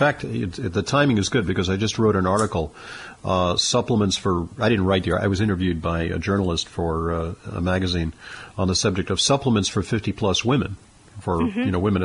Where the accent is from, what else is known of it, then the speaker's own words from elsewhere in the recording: New York, United States; somewhere in the middle is New York, my home state.